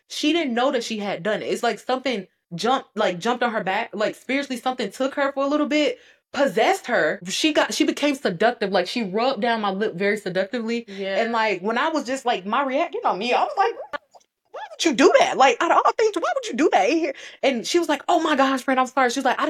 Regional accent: Georgia, United States; y'all, I'm from Georgia, okay? I'm in this big old state.

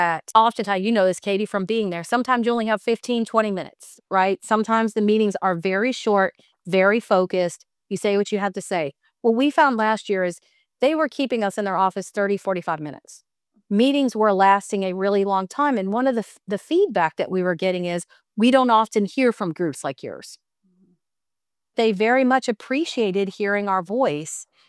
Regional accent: Kentucky, United States; Well, Louisville, for the listeners, Louisville is my home race. That's where my family lives. I'm from Kentucky.

